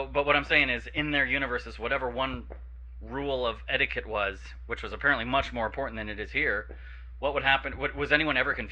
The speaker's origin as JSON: {"language": "English", "region": "California", "country": "United States", "said": "I bet right off the bat you have a lot more politeness built into your local culture than I do from California."}